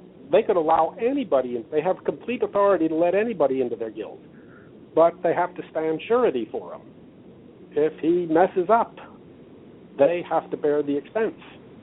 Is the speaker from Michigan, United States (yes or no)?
no; Texas, United States; I certainly, as a Texan, would not like to be forced to sue my insurance company in Delaware.